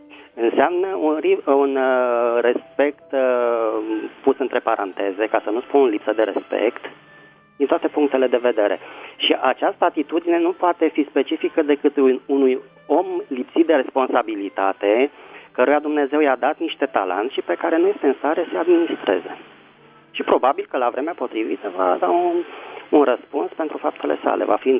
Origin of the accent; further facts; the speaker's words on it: Bucharest, Romania; Sunt din București.